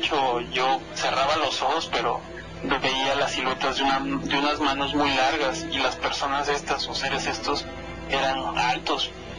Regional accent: Orizaba, Veracruz, Mexico; ya me he comunicado varias veces y soy de Orizaba, Veracruz.

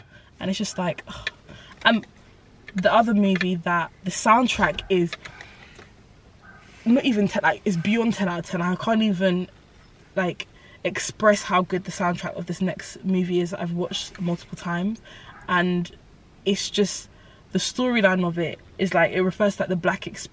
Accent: London, United Kingdom; because obviously we're from London, it rains all the time and it can be very cloudy and gloomy and dreary

